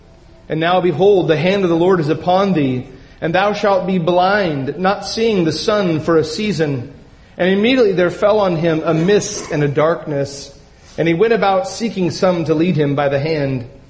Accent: Astoria, Oregon, United States; I've grown up my entire life in the Pacific Northwest. I love to share about my hometown of Astoria, Oregon

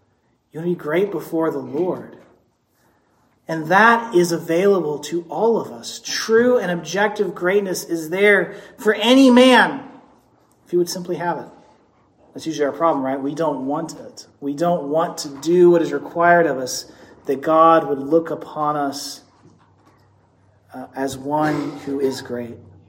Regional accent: Texas, United States; You know, I grew up in Deep East Texas and, you know, great Confederate country.

